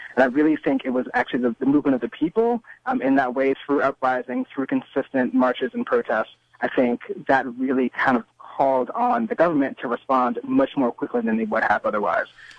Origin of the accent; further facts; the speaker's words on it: Baltimore, Maryland, United States; And, you know, so I'm born and raised in Baltimore. I've been living here my entire life, went to school elsewhere, came back.